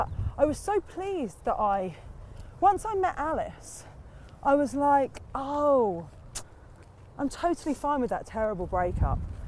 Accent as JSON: {"language": "English", "town": "Portsmouth", "region": "South East England", "country": "United Kingdom", "said": "I'm from Portsmouth. Like that's still, I'm still from Pompey."}